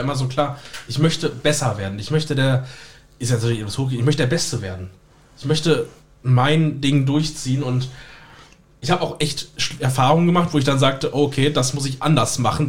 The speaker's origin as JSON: {"language": "German", "town": "Erfurt", "region": "Thuringia", "country": "Germany", "tie": "born or raised there", "said": "da war ich in Erfurt, meiner Heimat."}